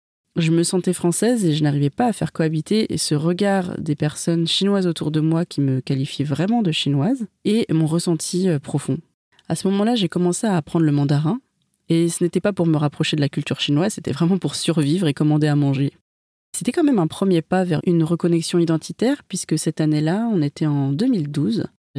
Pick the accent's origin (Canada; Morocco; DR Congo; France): France; Île-de-France; also born or lived in Paris; je suis née en France, à Paris, dans le 19e arrondissement. J'ai grandi en Seine-et-Marne, avec ma mère d'origine vietnamienne et mon beau-père d'origine française. Mon père, lui, est d'origine chinoise, cantonais.